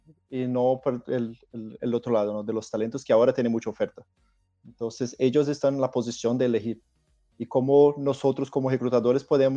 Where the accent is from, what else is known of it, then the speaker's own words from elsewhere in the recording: São Paulo, Brazil; Spanish is a second language; moved away as an adult; Yo soy de São Paulo, Brasil. Ahora estoy pasado acá desde la pandemia, pero ya tuve experiencia de vivir en otros países, especialmente de Latinoamérica, Centroamérica y Sudamérica.